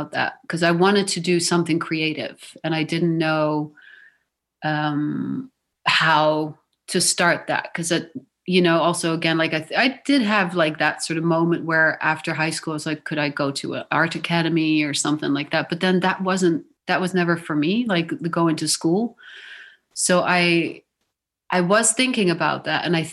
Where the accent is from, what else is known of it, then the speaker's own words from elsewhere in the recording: Netherlands; English is a second language; I grew up in Holland, and I didn't grow up in a particularly artistic milieu, which is sort of like a regular middle class milieu.